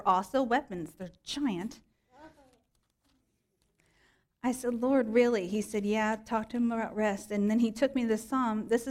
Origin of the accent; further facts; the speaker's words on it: Tennessee, United States; And I'm from Tennessee, so if I get tired, y'all are in for quite the...